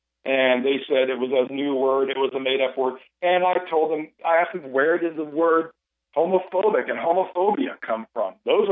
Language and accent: English; Waco, Texas, United States; Now, I'm from Waco. I grew up in Waco.